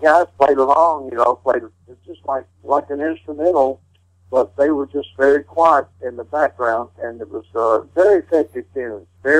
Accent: Hyden, Kentucky, United States; And one of the places was my hometown of Hyden, Kentucky.

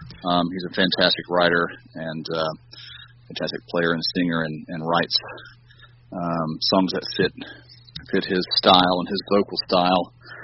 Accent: North Carolina, United States; Well, we are from North Carolina, though.

